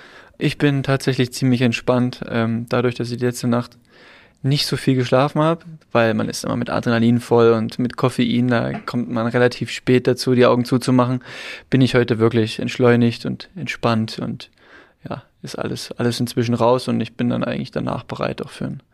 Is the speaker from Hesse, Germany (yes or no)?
no; Leipzig, Saxony, Germany; ich komme aus Leipzig, ist nur eine Stunde weg.